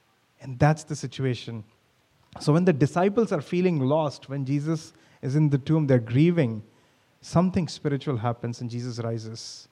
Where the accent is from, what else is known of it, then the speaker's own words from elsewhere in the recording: India; moved away; when I would go back to my home country, I would see them there, and I would become that boy that they saw 10, 12 years ago, which left India.